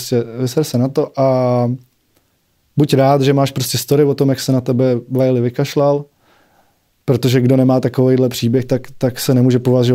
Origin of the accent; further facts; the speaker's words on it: Prague, Czechia; No, místa, kde žiješ, prostě já jsem z Vinohrad